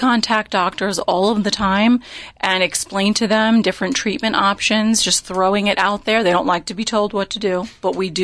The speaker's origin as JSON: {"language": "English", "region": "New York", "country": "United States", "said": "So, I mean, we're from New York. We're pretty open-minded, you know?"}